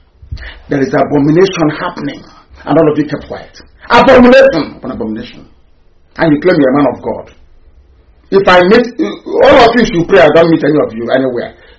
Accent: Biafra, Nigeria; I am a black person. I am from Africa. I am a Biafran.

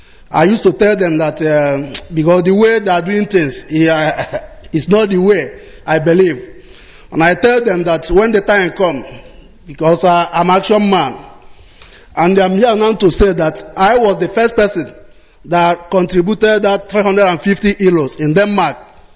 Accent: Anambra, Nigeria; now in Hamburg, Germany; I'm from Umezana, Ebema Ozobo, from Ekwusigo local government in Biafra land.

